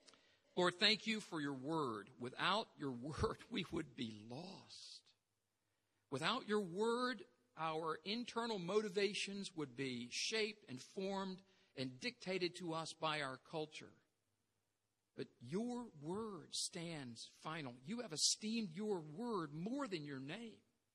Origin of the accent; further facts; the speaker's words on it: United States; And not only that, I'm an American.